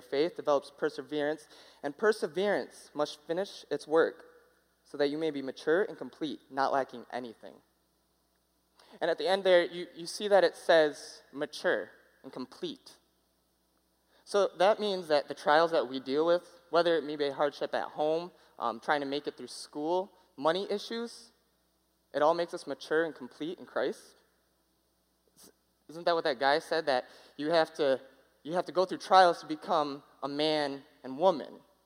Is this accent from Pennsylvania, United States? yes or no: no; Kalamazoo, Michigan, United States; Listen, I'm from Kalamazoo, Michigan, right there. Don't mess with me. I'm from there.